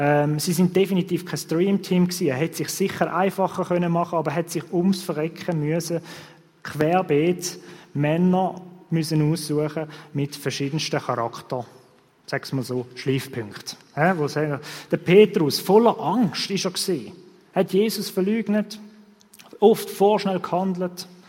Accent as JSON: {"language": "German", "country": "Switzerland", "said": "Und in dem sind wir sehr gut als Schweizer."}